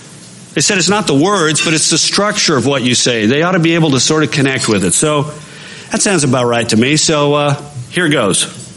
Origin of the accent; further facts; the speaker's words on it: Texas, United States; In the 1980s, in my home state of Texas, our Supreme Court was dominated by justices